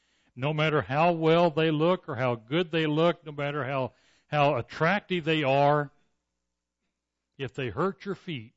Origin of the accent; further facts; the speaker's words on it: Seattle, Washington, United States; Now, I came from Seattle, and we didn't have anything like that.